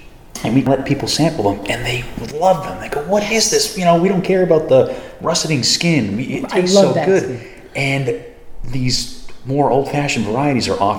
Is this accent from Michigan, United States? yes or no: no; Bolton, Massachusetts, United States; Bolton, Massachusetts.